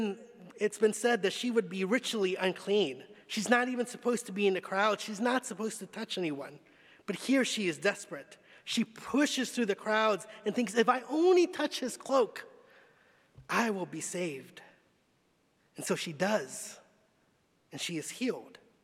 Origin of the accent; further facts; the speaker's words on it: Long Beach, California, United States; I grew up in Long Beach, California, and I'm sure there are more celebrities from the LBC